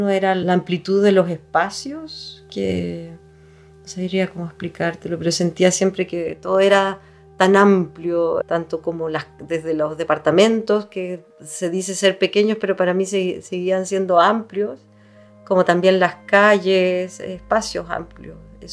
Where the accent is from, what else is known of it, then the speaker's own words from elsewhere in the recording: Chile; now in Germany; vengo de Chile y vivo hace 5 años acá en Alemania.